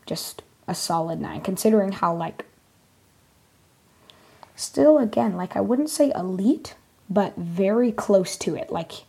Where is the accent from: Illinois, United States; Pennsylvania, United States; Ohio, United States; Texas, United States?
Texas, United States; Houston; as I said, I'm from Houston